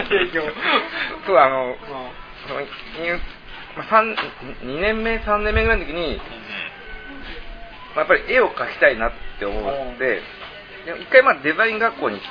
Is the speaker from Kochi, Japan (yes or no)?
no; Shibuya, Tokyo, Japan; born there; now in Itabashi, Japan; 俺渋谷区で生まれたけど、今板橋区って言うから